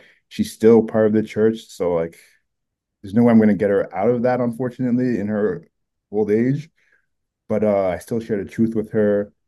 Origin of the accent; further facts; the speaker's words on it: Nigeria; So again, like, I'm Nigerian